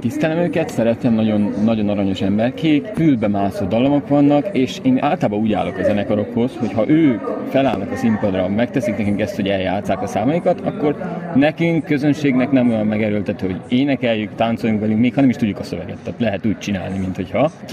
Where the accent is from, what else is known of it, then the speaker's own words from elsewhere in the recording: Oradea, Bihor, Romania; tehát én nagyváradi vagyok